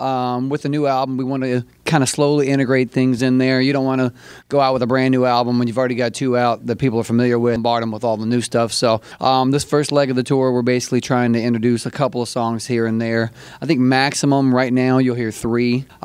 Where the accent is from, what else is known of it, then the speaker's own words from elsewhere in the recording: Kentucky, United States; A huge college basketball fan, originally growing up in Kentucky. Can't get away.